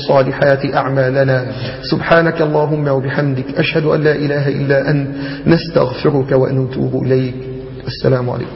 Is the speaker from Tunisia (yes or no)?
no; Egypt